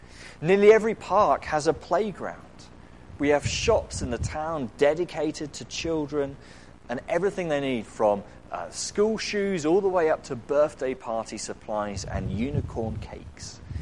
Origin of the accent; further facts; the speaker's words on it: United Kingdom; and if we're being very British, it's an area that we don't like to talk about